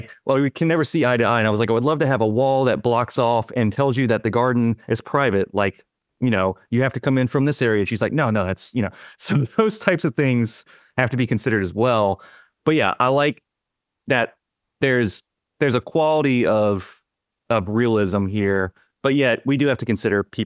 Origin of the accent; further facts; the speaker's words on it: United States; I'm an American. I have one language.